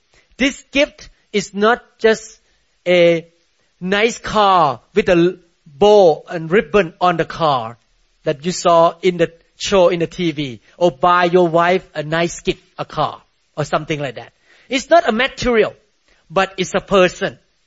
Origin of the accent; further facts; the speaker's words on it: Thailand; now in United States; I came from Buddhist country. This is not practicing in Thailand. We rarely hear any Christmas song in Thailand.